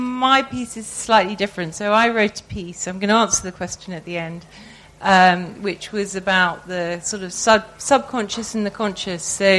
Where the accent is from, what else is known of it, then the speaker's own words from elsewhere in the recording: Netherlands; I was brought up in Holland